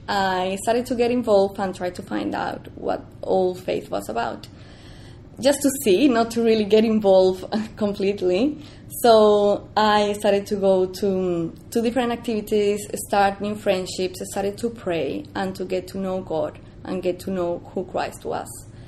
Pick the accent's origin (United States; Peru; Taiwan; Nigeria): Peru; I wasn't really a practicing Catholic, even though I was raised up in Peru, in South America, that it's grounded in very Catholic values.